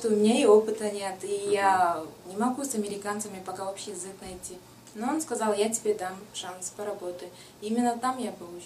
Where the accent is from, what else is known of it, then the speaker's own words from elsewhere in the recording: Kyrgyzstan; moved away as an adult; now in United States; и я приехала из Киргизии.